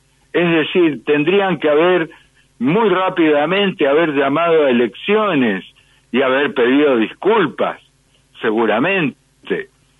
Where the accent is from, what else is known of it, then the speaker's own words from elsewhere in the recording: Argentina; me preguntó a mí, como argentino